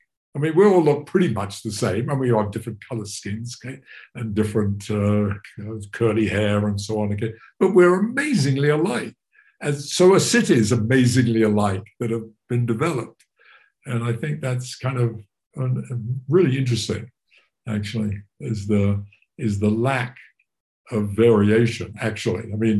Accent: London, United Kingdom; I grew up in England, in London.

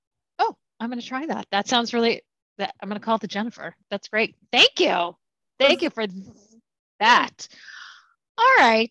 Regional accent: Massachusetts, United States; We have a Great Lake in my hometown in Massachusetts

